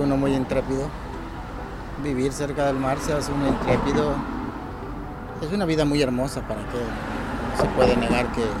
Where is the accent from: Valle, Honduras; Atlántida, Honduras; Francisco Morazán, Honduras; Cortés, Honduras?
Atlántida, Honduras; Tela; born there; Nací en el puerto de Tela, en Honduras.